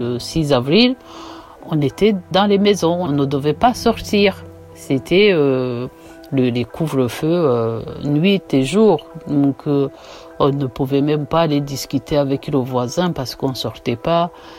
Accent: Butare, Southern Province, Rwanda; Je suis originaire d'Obutare, là où j'ai vécu jusqu'en 1994, donc.

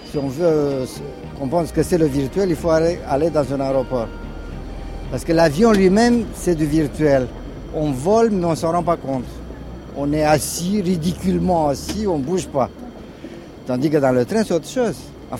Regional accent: Romania; j'ai presque 60 ans, c'est... c'est beaucoup d'années. C'est aussi les gares de Roumanie, d'où je viens

